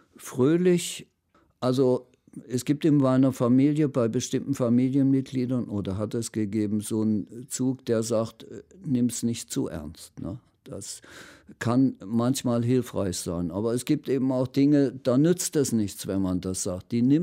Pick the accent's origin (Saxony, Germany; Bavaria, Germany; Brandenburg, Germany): Saxony, Germany; Frohburg; Also Froburg alleine wäre mir als Heimat überhaupt zu wenig. Das muss der große Verbund da in Sachsen sein und von mir aus auch in Deutschland.